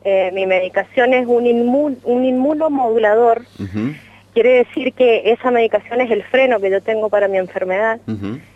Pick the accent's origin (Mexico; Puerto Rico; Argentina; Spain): Argentina; Tunuyán, Mendoza; yo soy de Tunuyán, uh-huh. En el Valle de Uco